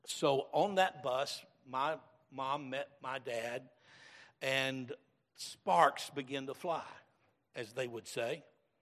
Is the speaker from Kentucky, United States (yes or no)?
yes; Covington, Kentucky, United States; born there; I was born in Covington, which is just a few miles from Newport. They're just neighboring towns, and that's where a hospital was where I was born.